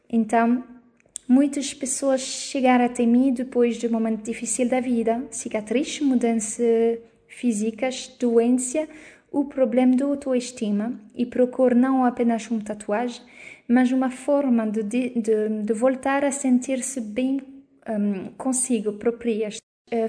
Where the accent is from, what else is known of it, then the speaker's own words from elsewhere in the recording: Belgium; Portuguese is a second language; now in Portugal; Eu sou belga e há alguns anos eu decidi, com a minha família, de mudar completamente de vida e expatriar-nos para os Açores